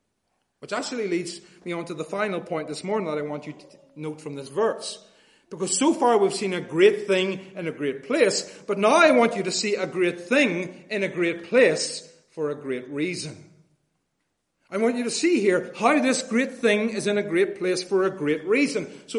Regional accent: Northern Ireland, United Kingdom; As I'm sure you know by now, I come from Northern Ireland.

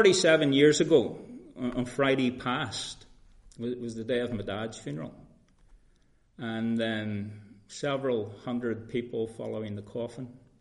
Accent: Belfast, Northern Ireland, United Kingdom; I remember as a boy growing up in Ardlawn Street in East Belfast, just in the shadow of Harland and Wolfe.

